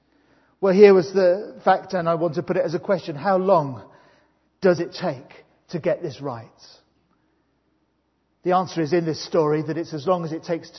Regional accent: Swindon, South West England, United Kingdom; I grew up in Swindon.

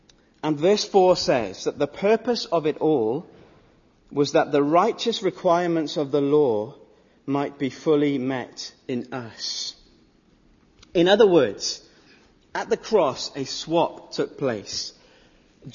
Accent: United Kingdom; I know we're British

